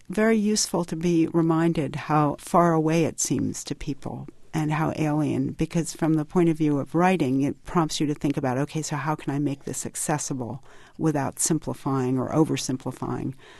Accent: New York, United States; I'm a New Yorker

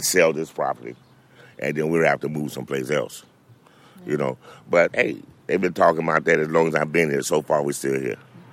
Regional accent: Little Rock, Arkansas, United States; born there; I was born in Little Rock, Arkansas. Okay, I saw the KKK march, all right?

